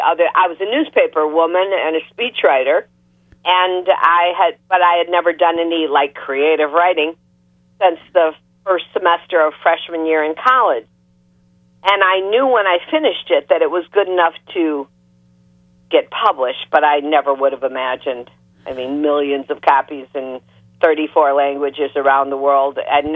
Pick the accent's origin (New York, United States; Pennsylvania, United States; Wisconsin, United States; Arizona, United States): Wisconsin, United States; now in Cape Cod, United States; Well, I live on Cape Cod. Don't get a lot of snow.